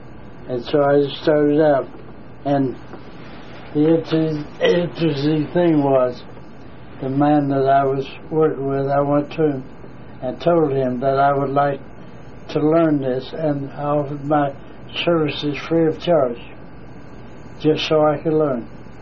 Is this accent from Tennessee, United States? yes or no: yes; Maryville, Tennessee, United States; also born or lived in Knoxville, United States; I was born in Maryville, Tennessee. That's in Maryville, Tennessee, of August 18th, 1915.